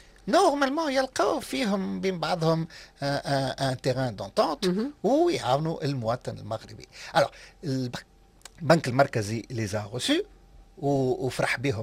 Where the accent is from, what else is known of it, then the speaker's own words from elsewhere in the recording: Tunisia; هذه اللغه انا نعرفها كتونسي